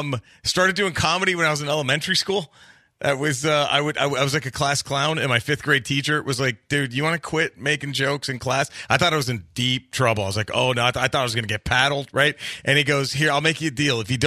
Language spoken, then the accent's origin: English; Dallas, Texas, United States; I'm from Dallas, but yeah, I can't stand the Dodgers.